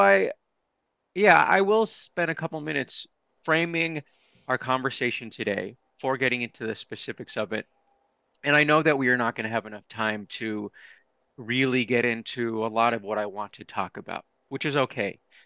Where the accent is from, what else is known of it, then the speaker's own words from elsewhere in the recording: United States; I am Jewish American, as you know, and someone who'd be racialized as white.